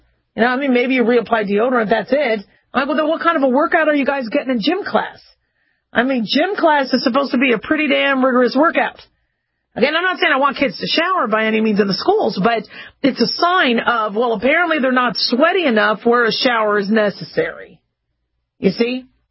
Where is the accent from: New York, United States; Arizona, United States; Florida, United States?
Arizona, United States; Phoenix; also born or lived in Las Vegas, Nevada; Now, true, I grew up in Phoenix and Vegas, so, you know, you sweat a lot. The weather was hot.